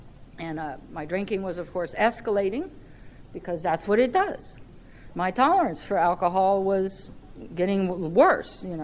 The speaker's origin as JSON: {"language": "English", "town": "South Miami", "region": "Florida", "country": "United States", "tie": "born or raised there", "moved": "as an adult", "said": "I grew up in the South Miami area and went to school here. And moved when I was 19."}